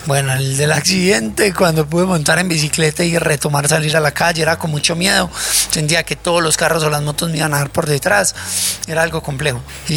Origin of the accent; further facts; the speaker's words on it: Sabaneta, Antioquia, Colombia; Soy ciudadano acá de Sabaneta. Nací y toda la vida he vivido acá en Sabaneta.